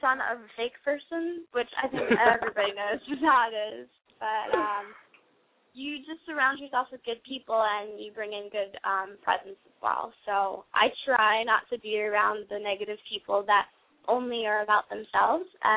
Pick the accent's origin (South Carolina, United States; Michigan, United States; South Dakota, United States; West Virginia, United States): West Virginia, United States; I'm from West Virginia. Shout out to West Virginia.